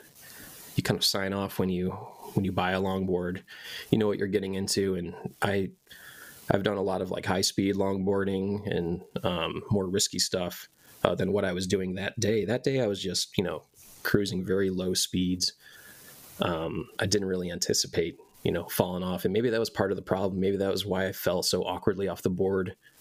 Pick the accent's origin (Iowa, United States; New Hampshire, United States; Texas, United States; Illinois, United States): Illinois, United States; Arlington Heights; we were just longboarding through my hometown here, Arlington Heights, where I live.